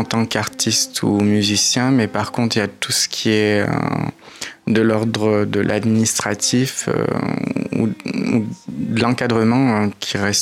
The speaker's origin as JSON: {"language": "French", "town": "Clermont-Ferrand", "region": "Auvergne-Rhône-Alpes", "country": "France", "tie": "born there", "said": "Mm-hmm. Je suis né à Clermont-Ferrand."}